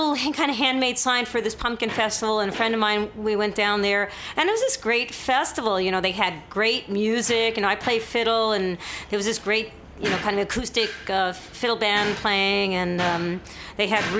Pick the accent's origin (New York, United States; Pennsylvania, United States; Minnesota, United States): New York, United States; Even growing up in New York, which is really weird.